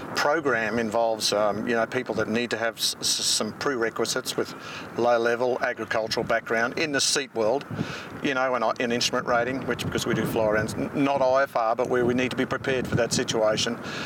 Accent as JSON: {"language": "English", "country": "Australia", "said": "I'm an Australian commercial pilot and rotary commercial pilot."}